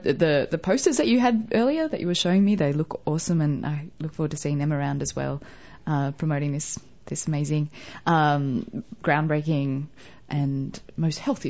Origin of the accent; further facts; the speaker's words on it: Australia; This is, I'm Australian.